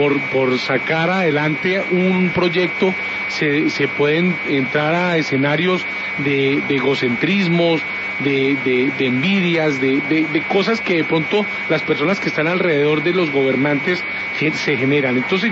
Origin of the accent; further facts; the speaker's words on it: Garzón, Huila, Colombia; Yo soy oriundo de Garzón Huila, y mi pueblo me va a hacer un reconocimiento